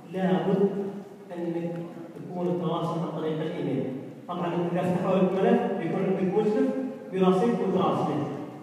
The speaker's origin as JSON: {"language": "Arabic", "country": "Saudi Arabia", "said": "احنا سعوديين"}